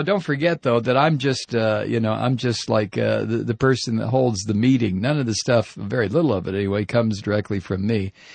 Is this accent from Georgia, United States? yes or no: yes; Georgia, United States; Hey, listen, I'm from Georgia, pal.